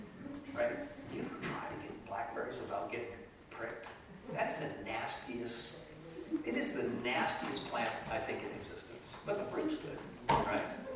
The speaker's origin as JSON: {"language": "English", "region": "Illinois", "country": "United States", "lives_now": "Oregon, United States", "said": "it's like living in a postcard in Oregon. I'm from Illinois. It's like living in a cornfield."}